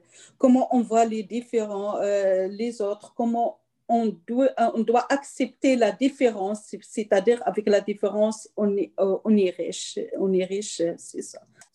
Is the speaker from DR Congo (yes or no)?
no; Morocco; Oui, je suis marocaine.